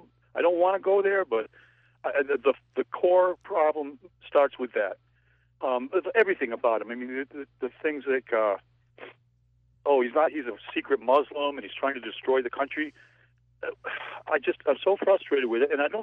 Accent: Windsor, Massachusetts, United States; Oh, actually, I'm from Windsor, Mass.

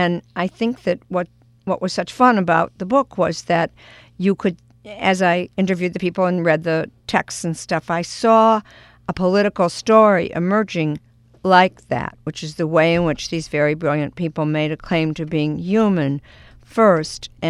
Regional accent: United States; I actually embrace this movement because I'm an American

